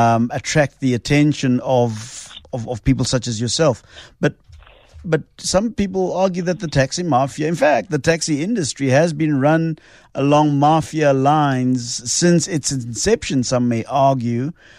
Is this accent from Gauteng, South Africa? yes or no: yes; Mamelodi, Gauteng, South Africa; I come from Mamelodi